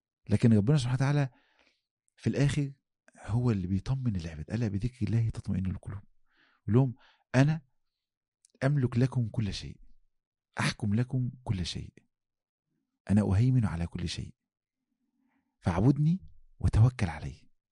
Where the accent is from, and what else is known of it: Egypt